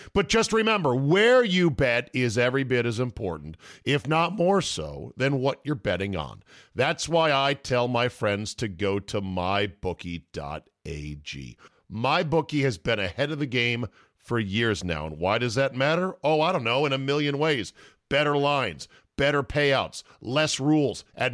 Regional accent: Vacaville, California, United States; growing up in Vacaville, California. You can go Google where that is.

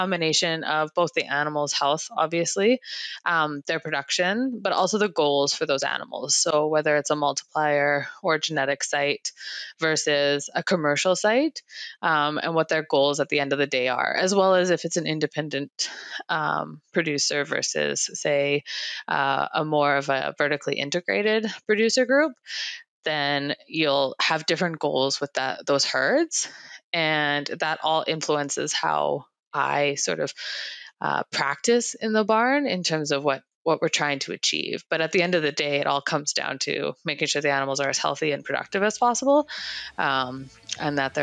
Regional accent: Edmonton, Alberta, Canada; So I'm from Edmonton, Alberta, and I was raised near the University of Alberta. And our family's background is very much sort of urban.

